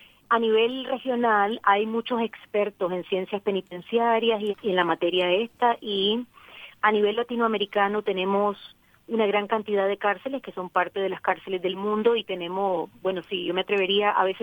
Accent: Nicaragua; En mi caso, bueno, yo represento a la región latinoamericana, soy de Nicaragua.

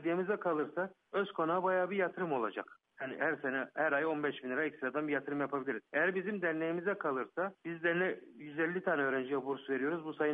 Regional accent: Özkonak, Nevşehir, Turkey; born there; bütün bizim atamız, soyumuz orada yatıyor. Onların sıla hasreti. Nevşehir'de, Özkonak'ta doğduk. İstanbul'da ya da gribette büyüdük.

